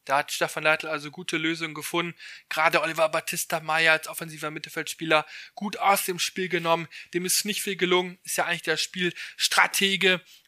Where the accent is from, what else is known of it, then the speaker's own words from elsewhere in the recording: North Rhine-Westphalia, Germany; born there; Komme gebürtig aus dem Westmünsterland